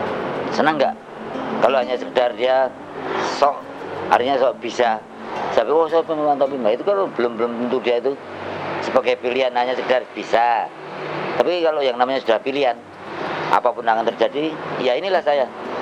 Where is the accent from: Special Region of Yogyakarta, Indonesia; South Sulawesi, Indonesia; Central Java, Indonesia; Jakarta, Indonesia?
Special Region of Yogyakarta, Indonesia; Yogyakarta; Saya nyombongkan saya orang Jogja